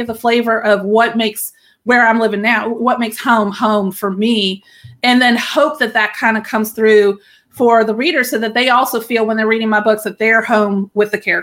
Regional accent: North Carolina, United States; My husband and I grew up in North Carolina, and then he's Navy. We moved all over the world.

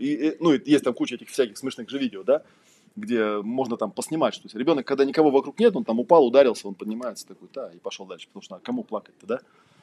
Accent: Lithuania; also born or lived in Kazakhstan; Потому что я родился в Казахстане, школу закончил в Литве

